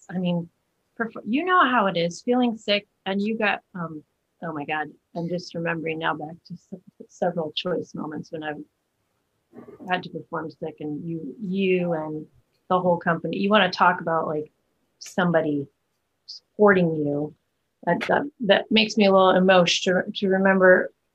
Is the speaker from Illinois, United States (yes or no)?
yes; Chicago, Illinois, United States; Because especially where I, growing up in the Chicago theater community